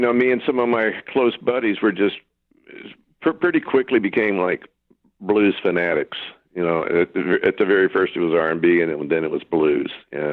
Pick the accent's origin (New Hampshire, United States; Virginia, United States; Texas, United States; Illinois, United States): Texas, United States; Corpus Christi; also born or lived in Florida; No. I was born in Florida, actually, but I grew up in Texas.